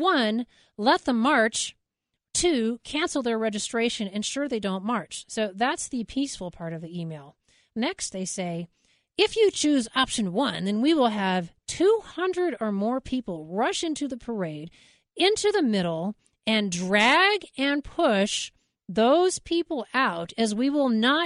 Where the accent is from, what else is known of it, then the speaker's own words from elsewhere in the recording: Texas, United States; now in Colorado, United States; God bless Texas. I'm from Texas, just so you know. Those are my roots. I'm just letting you know. I brought it here to Colorado.